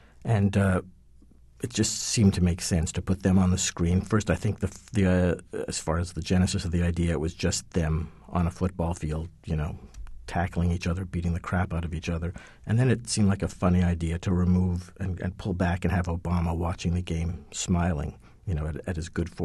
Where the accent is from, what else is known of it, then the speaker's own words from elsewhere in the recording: Canada; I'm Canadian.